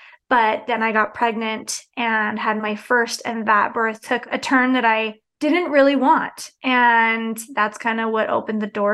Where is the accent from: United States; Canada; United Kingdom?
United States; Salt Lake City, Utah; Yeah, so born and raised in Salt Lake City, Utah. Super boring, never left. Just have stayed here my whole life.